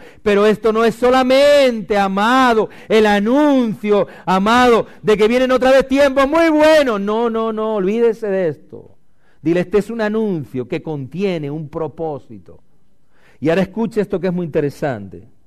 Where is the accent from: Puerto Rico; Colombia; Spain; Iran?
Spain; porque así somos los españoles, machitos.